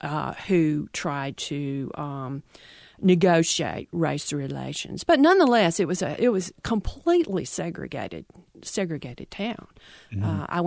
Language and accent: English; Tupelo, Mississippi, United States; he was the father of my best friend as I was growing up in Tupelo.